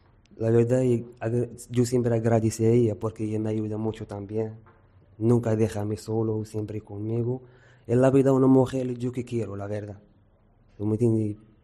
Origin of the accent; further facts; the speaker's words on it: Morocco; Spanish is a second language; now in Spain; tengo 25 años, soy marroquí. Vengo aquí a España, como toda la gente, para futuro bueno, para trabajar.